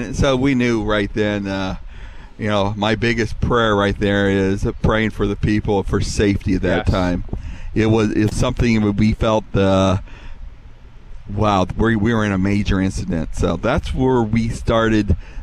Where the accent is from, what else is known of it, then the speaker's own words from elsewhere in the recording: Killbuck, Ohio, United States; You know, I'm a boy from Kilbuck, Ohio, and I grew up in the early age when we lived in Kilbuck and the 1969 flood happened.